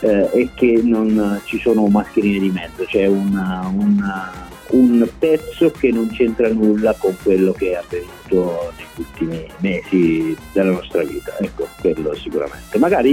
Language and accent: Italian; Basilicata, Italy; moved away as an adult; also born or lived in Milan; Sono nato in Basilicata, sono cresciuto in Basilicata, sono stato 20 anni in Basilicata e 20 anni in Milano.